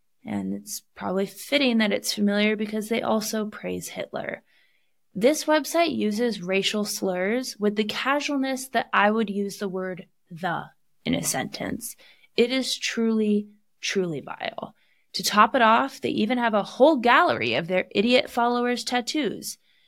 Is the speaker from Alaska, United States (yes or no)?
yes; Alaska, United States; When I was growing up in Alaska, we referred to these small towns as bush towns